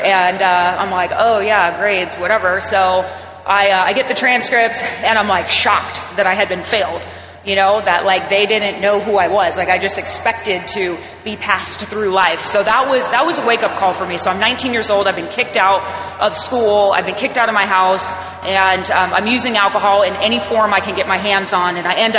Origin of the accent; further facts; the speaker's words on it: Arizona, United States; And I'm from Arizona, and it's like 120 degrees.